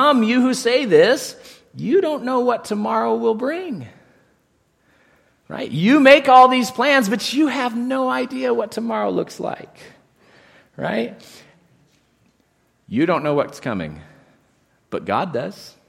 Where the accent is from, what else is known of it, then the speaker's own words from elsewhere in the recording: Idaho, United States; also born or lived in Oregon; Now, I often talk about this, like I'm from Idaho, but I'm going to give you guys a little bit of a dirty secret. I was actually born in Oregon. I just don't claim it, okay? Like my formative years were in Idaho